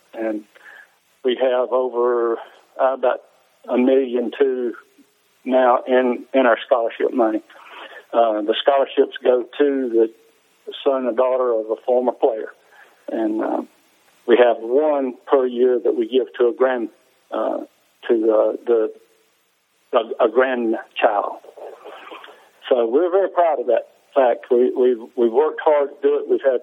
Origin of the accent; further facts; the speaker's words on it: Thomaston, Georgia, United States; I was from Thomaston, Georgia.